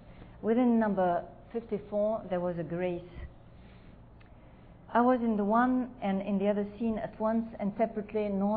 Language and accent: English; Oran, Oran Province, Algeria; I was born in Oran, and I lived in a double city there.